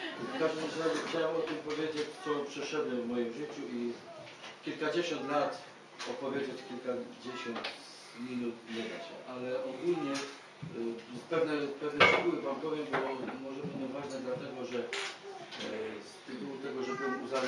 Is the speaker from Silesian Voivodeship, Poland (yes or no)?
yes; Bytom, Silesian Voivodeship, Poland; jestem z Bytomia.